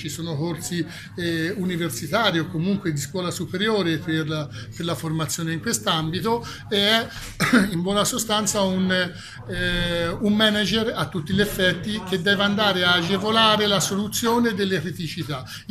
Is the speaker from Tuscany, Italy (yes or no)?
yes; Siena, Tuscany, Italy; io, ripeto, sono orgoglioso come senese